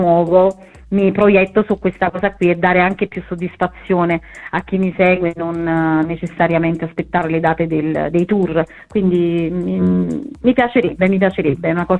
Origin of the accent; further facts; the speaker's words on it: Naples, Campania, Italy; pur essendo napoletana non lo sono mai stata tanto